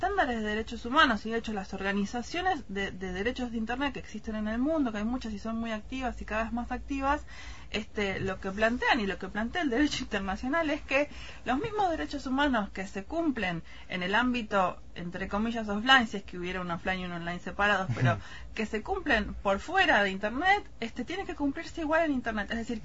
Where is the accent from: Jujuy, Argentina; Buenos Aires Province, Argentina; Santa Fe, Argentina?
Buenos Aires Province, Argentina; La Plata; Yo soy platense, así que era una cosa pendiente que tenía presentarlo acá en la ciudad.